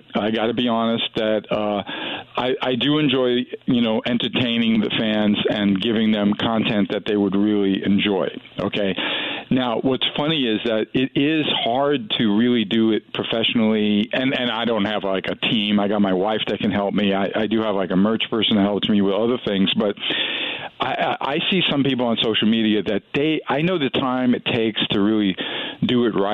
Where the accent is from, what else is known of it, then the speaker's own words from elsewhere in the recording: New York, United States; I have so many funny Detroit kind of connections to my life, even though I grew up in New York.